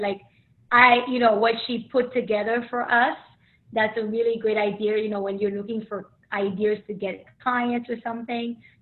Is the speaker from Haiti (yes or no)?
yes; Haiti; now in United States; I'm from Haiti. I'm Haitian American.